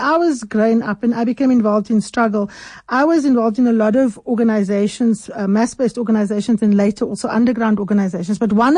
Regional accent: Cape Town, Western Cape, South Africa; For me, as a youngster growing up on the Cape Flats, that was very, very powerful.

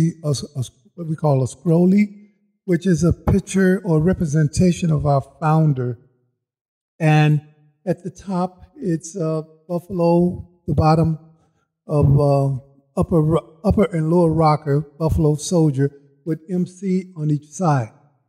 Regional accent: Chicago, Illinois, United States; I'm from Chicago, and I worked in corrections in Chicago.

